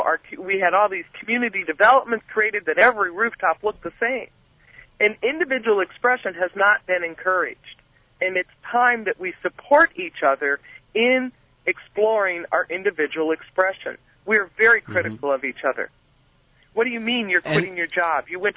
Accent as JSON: {"language": "English", "region": "South Dakota", "country": "United States", "tie": "born or raised there", "said": "You know, I'm originally from South Dakota, and I'm the oldest child of four, and I'm the only girl. And I grew up in South Dakota at a time where there were terrible struggles with the Native American community up there."}